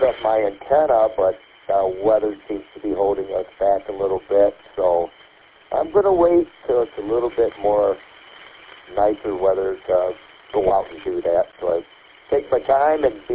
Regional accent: Virginia, United States; from Virginia.

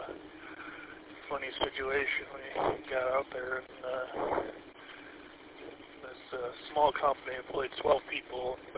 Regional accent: Warren, Michigan, United States; I grew up in Warren. I grew up in Warren and was down there

